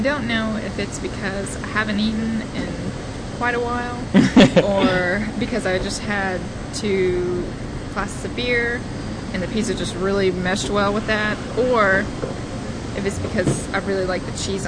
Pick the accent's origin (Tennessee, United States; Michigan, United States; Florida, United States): Tennessee, United States; Cleveland; I come from Cleveland, Tennessee.